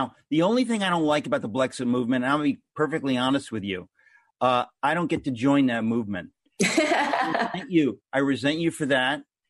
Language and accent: English; Connecticut, United States; Now, I grew up in Connecticut, so I'm sort of hoping you'll run for governor of Connecticut